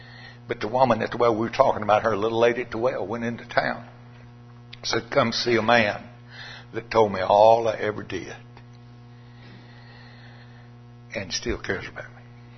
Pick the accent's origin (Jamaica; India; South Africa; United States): United States; Coleman, Texas; Hey, I come from Coleman, Texas. You go nowhere and turn right to get to Coleman.